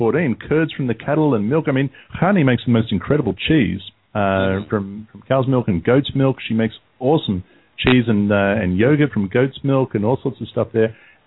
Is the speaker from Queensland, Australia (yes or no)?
no; Sydney, New South Wales, Australia; We both came out of Sydney. Both Honey and I, we grew up in Sydney, and when we first moved out to the country, when we got out of the city